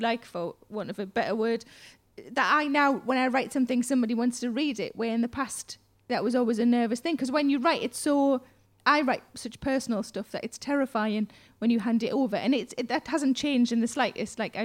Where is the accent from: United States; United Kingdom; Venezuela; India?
United Kingdom; South Shields, North East England; But I did a gig yesterday up in my hometown in South Shields